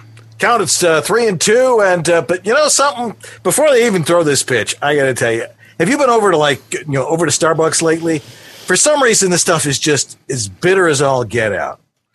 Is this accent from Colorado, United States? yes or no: no; Buffalo, New York, United States; accent: Buffalo; See, now in Buffalo, we don't have an accident. We just talk like this. Hey, we're from Buffalo. No accent.